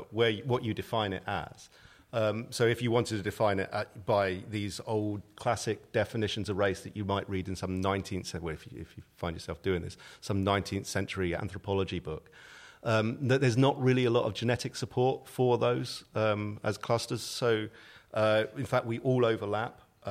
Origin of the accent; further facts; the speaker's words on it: Swindon, South West England, United Kingdom; I can say that because I'm from Swindon.